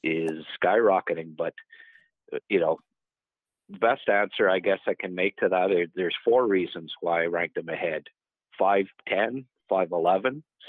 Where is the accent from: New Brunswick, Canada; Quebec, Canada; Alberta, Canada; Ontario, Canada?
Ontario, Canada; Renfrew; Well, I mean, he's from Cobb and I'm from Renfrew.